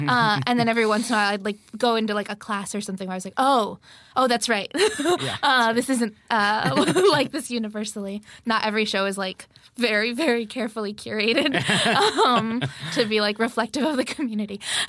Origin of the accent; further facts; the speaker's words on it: California, United States; like the community I'm from, like I'm from California, from like a town that's like very like agricultural and like there's like a lot of farm labor.